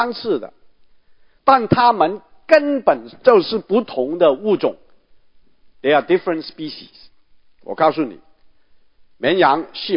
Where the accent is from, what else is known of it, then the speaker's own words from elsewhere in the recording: Guangdong, China; 我们广东人就说，这些人就是一条腿踏两条船